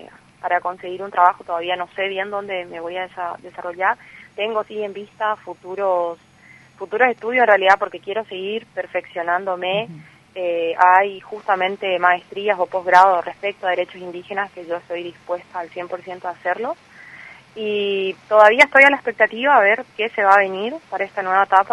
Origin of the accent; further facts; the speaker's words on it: 25 de Mayo, Misiones, Argentina; siempre dentro de nuestra comunidad, yo soy la comunidad de Tamanduá, 25 de mayo.